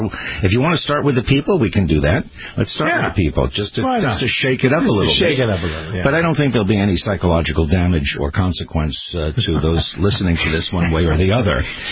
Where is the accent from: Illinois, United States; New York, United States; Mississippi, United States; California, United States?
New York, United States; New York City; Remember, I'm a partial New Yorker. I've lived in New York during